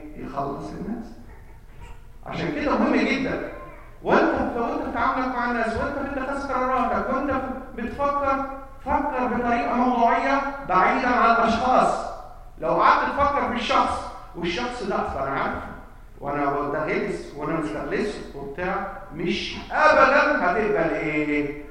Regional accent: Egypt; ودي عندنا إحنا كمصريين كتيرة أوي أوي أوي.

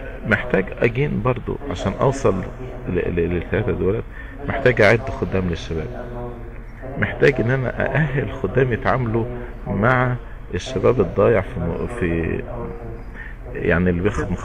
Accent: Egypt; مش احنا راجعين من مصر

